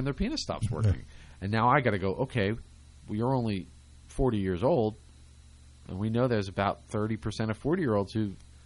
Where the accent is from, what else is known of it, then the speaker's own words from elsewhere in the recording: Pennsylvania, United States; And growing up in Pennsylvania, we something called the canary in the coal mine.